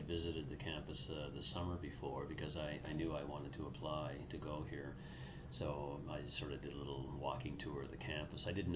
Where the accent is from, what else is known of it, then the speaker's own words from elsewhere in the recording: Moncton, New Brunswick, Canada; also born or lived in New Glasgow, Canada; Well, I grew up in Moncton and New Glasgow and attended public schools in both cities, and finally graduating from Moncton High in 1966